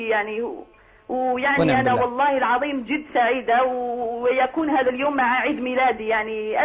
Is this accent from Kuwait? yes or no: no; Algeria; now in France; يعني أنا جزائرية أقطن بفرنسا